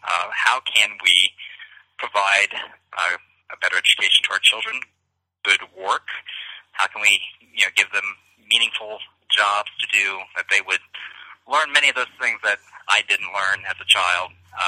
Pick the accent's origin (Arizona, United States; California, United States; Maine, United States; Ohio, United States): Ohio, United States; I am a lifelong Buckeye growing up in Ohio, southwest Ohio, which basically is in the Dayton, Cincinnati, Columbus area.